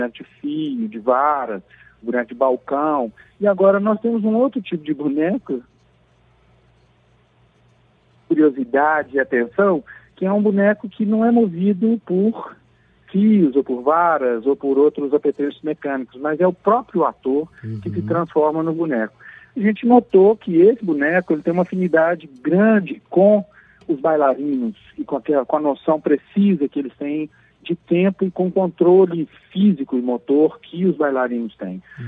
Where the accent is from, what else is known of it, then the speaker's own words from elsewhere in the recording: Minas Gerais, Brazil; somos mineiros, adoramos o Rio de Janeiro.